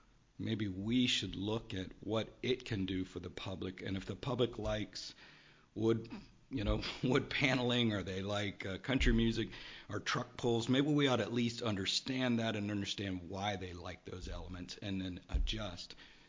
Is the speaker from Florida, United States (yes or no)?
yes; Loxahatchee, Florida, United States; I grew up out near Loxahatchee, Florida, in the Everglades swamps. House was on stilts, and we didn't have a lot to do. I lived on dirt roads